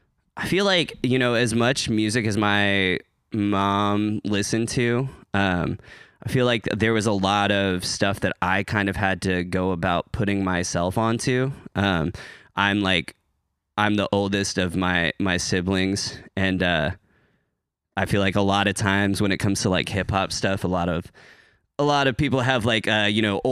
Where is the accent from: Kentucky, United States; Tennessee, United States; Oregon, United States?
Oregon, United States; Hillsboro; also born or lived in Beaverton / Tigard; I was born in Hillsborough and kind of moved around as a kid, mostly through like the kind of like Washington County area of like Beaverton, Tigard, ultimately ending up back in Hillsborough and kind of growing up there a majority of my my school years